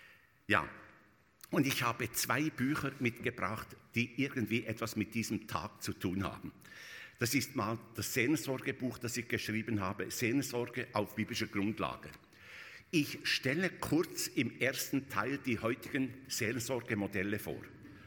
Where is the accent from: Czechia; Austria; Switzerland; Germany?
Switzerland; Ich bin in der Schweiz aufgewachsen, bin erst Lehrer gewesen.